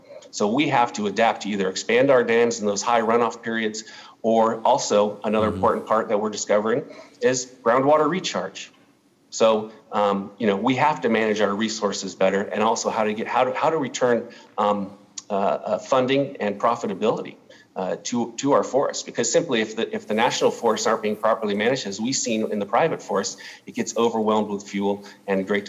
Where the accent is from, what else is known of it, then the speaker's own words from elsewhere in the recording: California, United States; particularly in the Redwood Coast, where I grew up in Humboldt County, working summers at the Pacific Lumber Company.